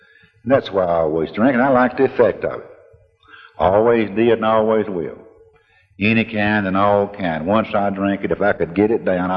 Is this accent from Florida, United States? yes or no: no; Mississippi, United States; I was with Bob Duffy down in Mississippi once, and I was near my hometown, my raising ground. And I asked Bob if he wanted to ride home, and he said, yeah, I'll ride with you and me and some more fellas. And we got down to the place I was born